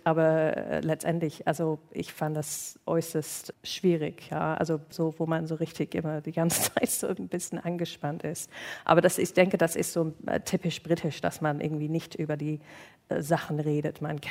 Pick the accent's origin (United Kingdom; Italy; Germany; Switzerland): United Kingdom; born there; German is a second language; in was für eine verrückte Reise mein Geburtsland sich gerade findet